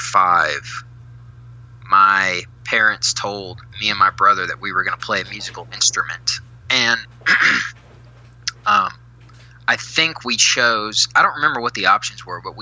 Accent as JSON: {"language": "English", "town": "Nashville", "region": "Tennessee", "country": "United States", "tie": "born or raised there", "also_born_or_lived": "Kingsport", "said": "I'm from Nashville. I actually grew up in Nashville."}